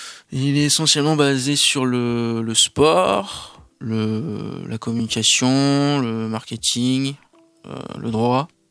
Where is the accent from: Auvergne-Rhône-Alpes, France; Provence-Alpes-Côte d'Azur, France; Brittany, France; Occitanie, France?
Brittany, France; Brest; born there; Et je suis né à Brest.